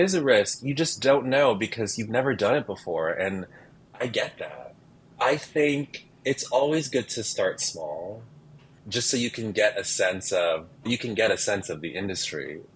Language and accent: English; Chicago, Illinois, United States; because she is from Chicago and I was from Chicago.